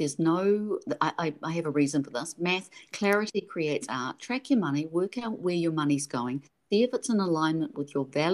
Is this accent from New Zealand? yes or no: yes; New Zealand; Now, I'm from New Zealand. We are an ingenious country. We have to be. We're an island. We're small.